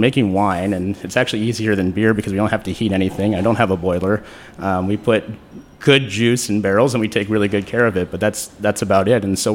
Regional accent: Baltimore, Maryland, United States; moved away as an adult; Yeah, I grew up in Baltimore and loved the city, but left when I was 18, and kind of got lost on my way a little bit.

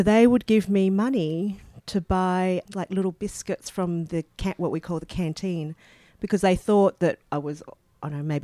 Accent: Sydney, New South Wales, Australia; born there; I was born in Australia.

